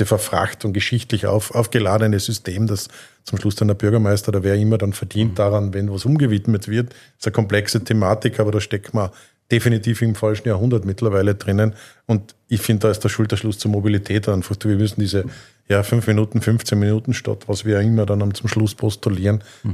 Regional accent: Tyrol, Austria; Sage ich als Tiroler.

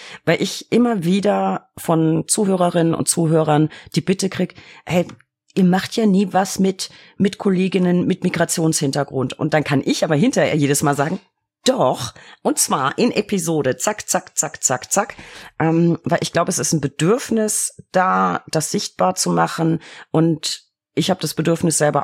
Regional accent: Bavaria, Germany; now in Berlin, Germany; eigentlich komme ich aus Bayern, aber ich wohne jetzt in Berlin.

